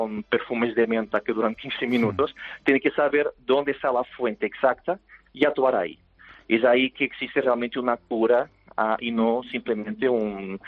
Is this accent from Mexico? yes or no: no; Portugal; Spanish is a second language; Sí, soy portugués.